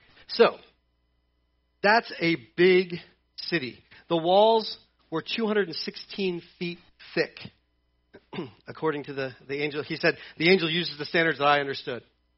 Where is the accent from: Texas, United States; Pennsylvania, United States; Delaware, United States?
Delaware, United States; I'm from Delaware, so I can beat up on Delaware.